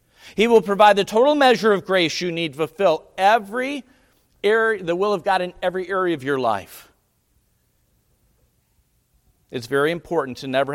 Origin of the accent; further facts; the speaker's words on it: Milwaukee, Wisconsin, United States; But folks, I tell you what, I'm a Wisconsinite. I grew up in Metro Milwaukee.